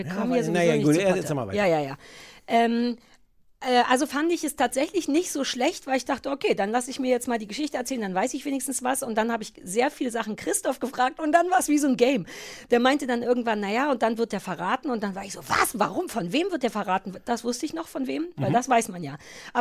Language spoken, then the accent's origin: German; East Germany, Germany; Ich bin ja in der DDR groß geworden